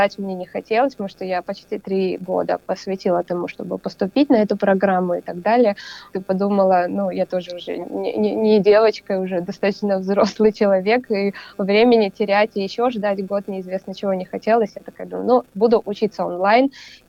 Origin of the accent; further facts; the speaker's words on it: Russia; пообщаться с Россией, увидеться с друзьями, там, съездить на мою малую родину